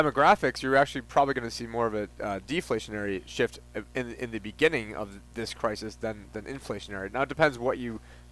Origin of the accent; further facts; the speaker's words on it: Syracuse, New York, United States; I'm born and raised in Syracuse. I was in elementary school when you were, you know, the man, and I then followed the Eagles because of you.